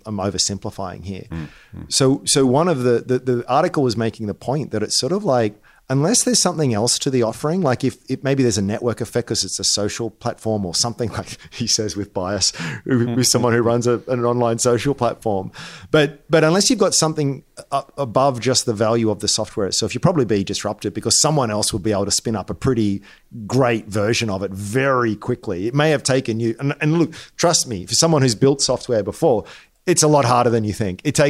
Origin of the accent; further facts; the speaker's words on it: Australia; as an Australian tech investor on the ASX